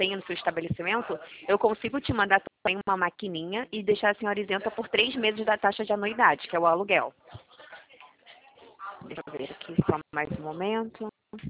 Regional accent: Rio de Janeiro, Brazil; sou do Rio de Janeiro.

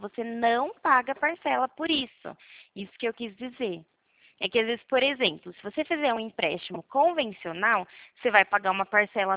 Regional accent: São Paulo, Brazil; Eu sou de São Paulo

